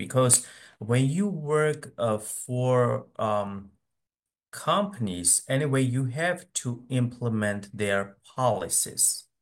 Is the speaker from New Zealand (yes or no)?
no; Armenia; I went to some company in my home country, Armenia, and for internship.